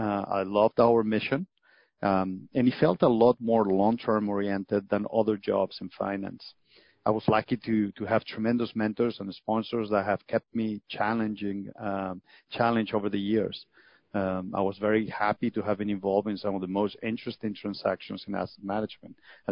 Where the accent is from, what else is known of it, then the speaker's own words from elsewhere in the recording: Madrid, Community of Madrid, Spain; moved away as an adult; also born or lived in Mexico; now in United States; I was born in Mexico. My grandparents migrated to Mexico after the Civil War in Spain, and I lived in Mexico until we went back to Spain when I was seven. I grew up in Madrid, where I lived until I moved to the U.S.